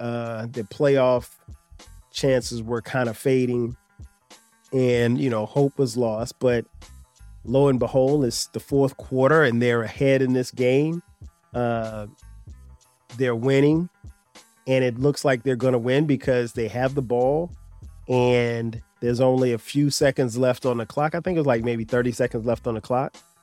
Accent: South Carolina, United States; growing up in South Carolina, I didn't see a lot of Giants football.

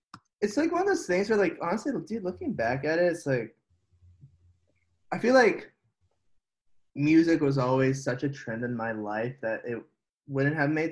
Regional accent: Palo Alto, California, United States; So I grew up in the outskirts. I mean, I grew up in Palo Alto.

